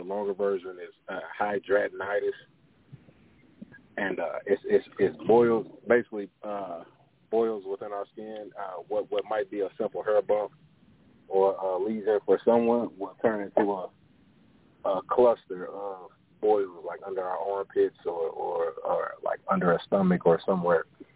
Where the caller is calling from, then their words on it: St. Louis, Missouri, United States; I'm calling from Missouri, St. Louis, Missouri.